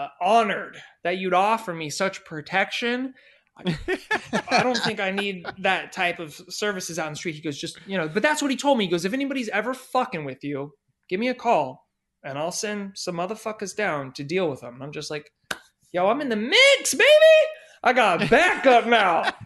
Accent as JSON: {"language": "English", "town": "San Diego", "region": "California", "country": "United States", "tie": "born or raised there", "said": "he's from my hometown in San Diego."}